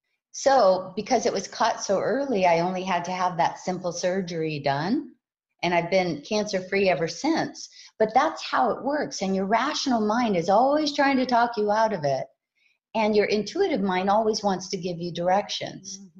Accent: Hawaii, United States; Well, I was raised in Hawaii, and I have a lot of freckles.

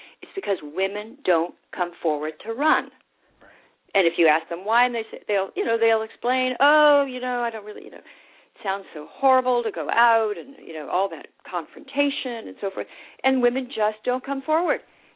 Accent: California, United States; I'm from California. I think just growing up there, I didn't hate guys.

